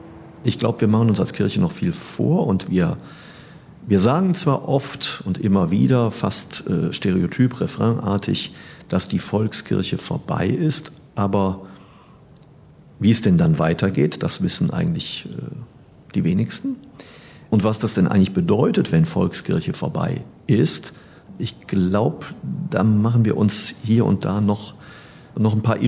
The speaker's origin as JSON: {"language": "German", "town": "Cologne", "region": "North Rhine-Westphalia", "country": "Germany", "lives_now": "Hamburg, Germany", "said": "Ich komme ja selber aus Köln und kann von daher ein bisschen beurteilen, wie die Entwicklung dort läuft."}